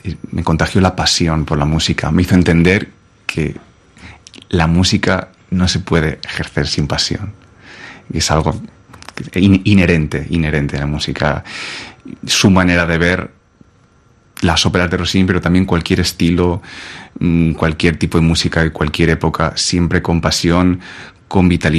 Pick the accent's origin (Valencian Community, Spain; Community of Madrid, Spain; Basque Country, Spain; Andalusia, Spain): Valencian Community, Spain; Riba-roja de Túria; todo surgió con el conservatorio de mi pueblo, de Ribarroja. Vivía al lado.